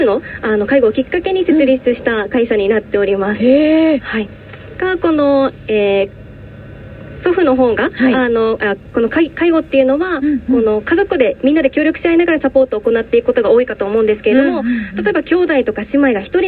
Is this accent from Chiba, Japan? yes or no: no; Kunigami, Okinawa, Japan; 私自身出身が沖縄県の北部国頭村というところなんですけれども